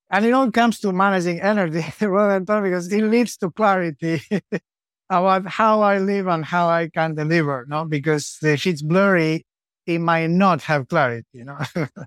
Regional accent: Buenos Aires, Argentina; Yes, I'm from Buenos Aires, Argentina. I was born in 1968.

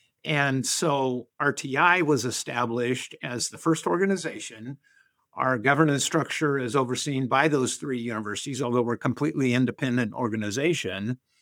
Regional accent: Wyoming, United States; I wasn't quite born here, but no, I'm from Wyoming originally.

